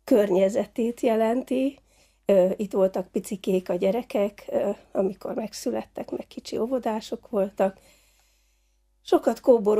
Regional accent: Budapest, Hungary; Hát én budai lány vagyok

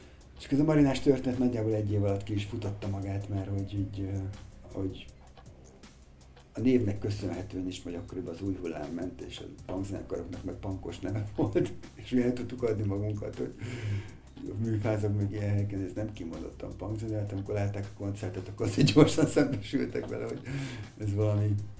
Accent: Budapest, Hungary; Pesten születtem, 8 éves korom még egy úri gyerek környezetben nőttem föl. Mondhatnánk azt, mert hogy a fő utcában laktunk a várban, vár alatt, szüleimmel

